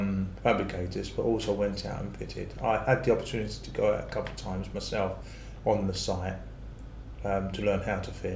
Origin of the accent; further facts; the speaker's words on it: London, United Kingdom; born there; I was born in London, in Islington, London.